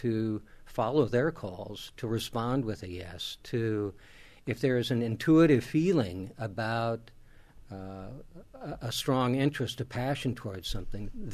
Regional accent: Kansas, United States; a more traditional Protestant religious family, and so it was a mix of those two traditions that I grew up with in Kansas.

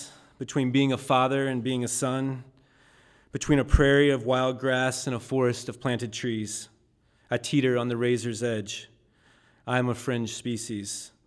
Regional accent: Kentucky, United States; also born or lived in South Dakota / Idaho / Indiana / Wyoming; I'm from Kentucky, but have called South Dakota and Idaho and Indiana and Wyoming and Oregon and New Hampshire and Massachusetts and Connecticut and Alaska home.

